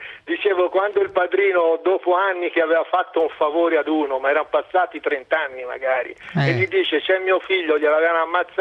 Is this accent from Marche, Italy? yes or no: no; Florence, Tuscany, Italy; Io ho guardato un po' su internet, sono di Firenze, quindi non so, a Roma non conosco.